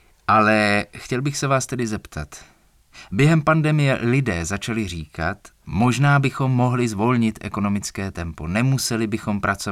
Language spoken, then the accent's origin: Czech; England, United Kingdom; Czech is a second language; Třeba v mé rodné zemi, v Anglii